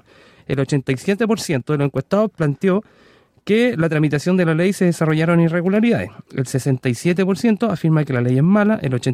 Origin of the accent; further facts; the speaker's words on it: Viña del Mar, Valparaíso, Chile; En los 90, yo soy de Viña, entonces recordarán algunas personas